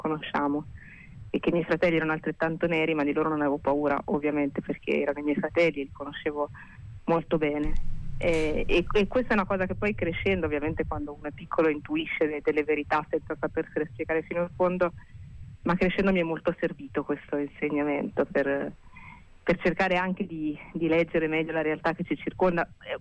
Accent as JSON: {"language": "Italian", "town": "Carrara", "region": "Tuscany", "country": "Italy", "said": "andavo al mare con i miei genitori, a Marina di Carrara, perché sono di Carrara, negli anni 80."}